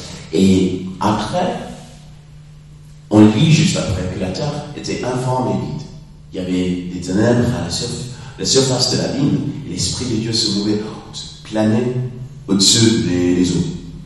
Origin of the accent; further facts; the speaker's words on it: United States; French is a second language; je suis américain, et puis en raison de mon français qui est parfois trébuchant